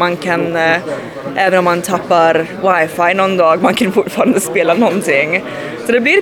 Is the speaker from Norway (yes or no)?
no; New York, United States; Swedish is a second language; Jag är från New York, ja, så det är mycket like, hipsters och mycket trendiga ungdomar som vill...